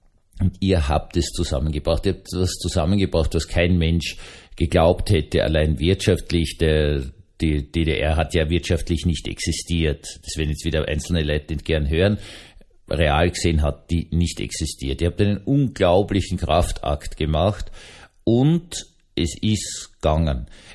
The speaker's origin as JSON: {"language": "German", "country": "Austria", "said": "Ihr habt einen sehr, sehr, sehr guten Zwischenraum, würde ich mal sagen, als Österreicher zwischen Aufarbeitung und Nichtverfolgung gefunden."}